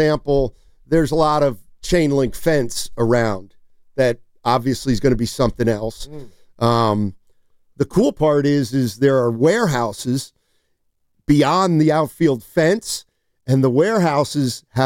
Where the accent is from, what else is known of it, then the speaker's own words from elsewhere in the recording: Reading, Pennsylvania, United States; This is exactly like when I grew up in Reading, Pennsylvania.